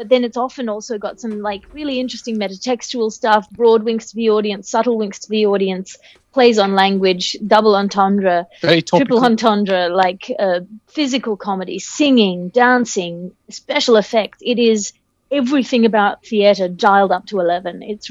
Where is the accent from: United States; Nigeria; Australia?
Australia; So as an Australian actor